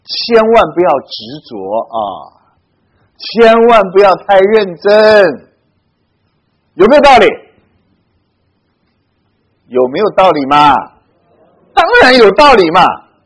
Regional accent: China; 我们中国人呢，受佛教影响很大。

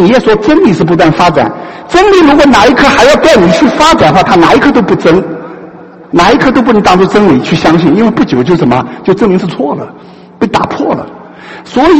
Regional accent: China; 在我们中国人生的思想正好相反

